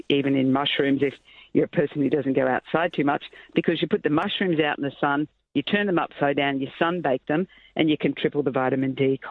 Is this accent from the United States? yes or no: no; Queensland, Australia; I grew up in Queensland